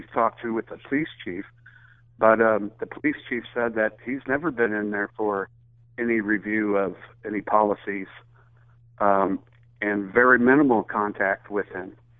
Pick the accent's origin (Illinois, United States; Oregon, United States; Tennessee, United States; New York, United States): Illinois, United States; Gifford; Well, I'm from Gifford, and we've had quite a crisis here